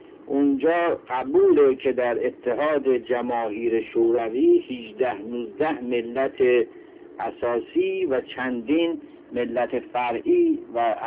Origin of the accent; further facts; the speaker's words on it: Iran; میبینید که آبشخور همه ما یکیست و همه ما ایرانی هستیم